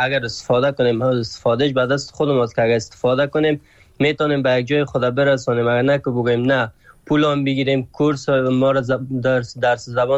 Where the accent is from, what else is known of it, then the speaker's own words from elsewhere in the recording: Afghanistan; وقتی که می افغانی هستم